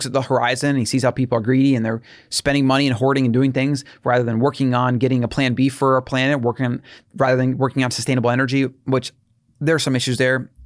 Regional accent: United States; I'm American, so the masses.

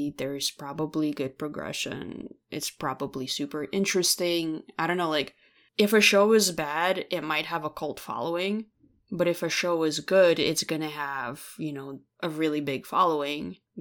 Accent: New York, United States; We're from New York is what I meant to say.

